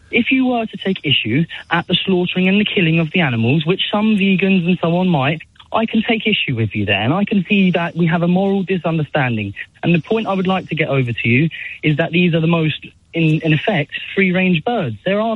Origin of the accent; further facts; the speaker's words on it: Croydon, London, United Kingdom; I'm a plumber from Croydon who participates in this.